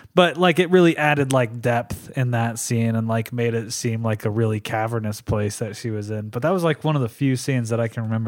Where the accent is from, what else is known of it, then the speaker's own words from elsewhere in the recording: New Mexico, United States; cause I grew up in New Mexico. So it was, we always used to go to Juarez and like, we were always like scared to go to Juarez in the '90s